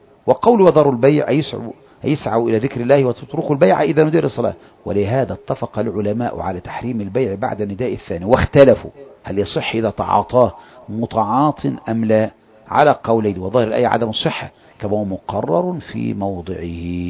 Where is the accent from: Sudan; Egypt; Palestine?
Egypt; مثل ما هو عندنا في مصر مشهور